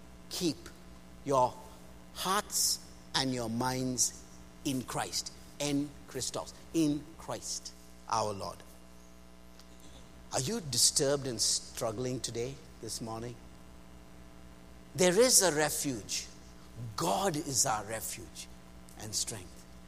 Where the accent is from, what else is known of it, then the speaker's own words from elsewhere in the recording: India; I'm from India. We have 3 million gods to choose from.